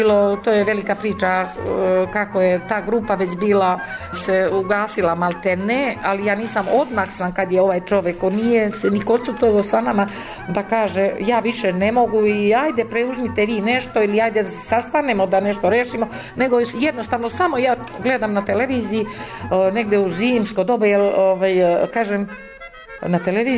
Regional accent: Gornja Crnuća, Šumadija and Western Serbia, Serbia; mi smo bili više iz Crnuće, Gornje, pa počeli Gornja Crnuća.

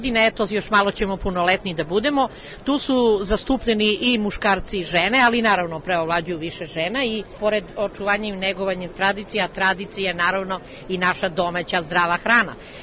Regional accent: Knjaževac, Southern and Eastern Serbia, Serbia; tako da mi imamo jako mnogo proizvode od višenja i kod nas u Knjaževcu

